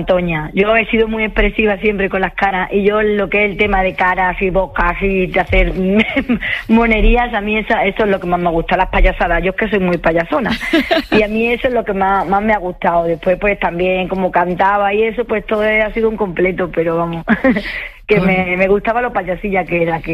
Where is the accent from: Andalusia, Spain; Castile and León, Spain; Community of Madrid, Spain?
Andalusia, Spain; Seville